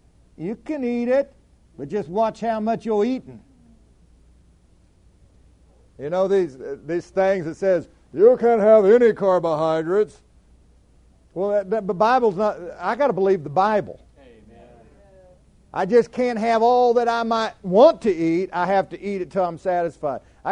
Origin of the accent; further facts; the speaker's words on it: Oklahoma, United States; We're from Oklahoma. You know what Oklahoma means? Oklahoma means mashed potatoes and gravy, fried potatoes, beans, biscuits and gravy, cornbread.